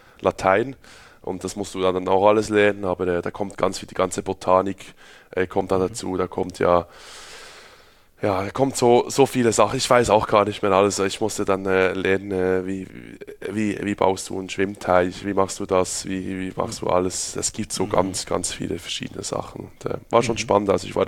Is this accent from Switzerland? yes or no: yes; Switzerland; now in Germany; bei uns in der Schweiz